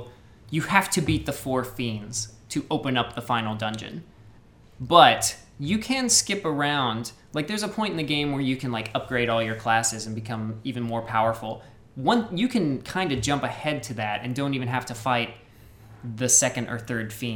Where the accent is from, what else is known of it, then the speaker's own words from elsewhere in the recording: United States; I'm from America, and we say Bahamut.